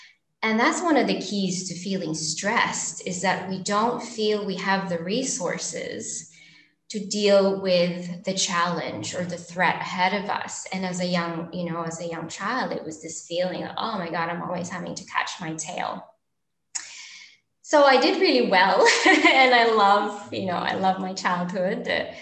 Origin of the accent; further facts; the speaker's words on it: Philippines; also born or lived in Denmark; my parents are actually multicultural, so I grew up both in the Philippines and in Denmark, where my dad's from. And we spent most of the time in the Philippines, probably 9 months out of a year.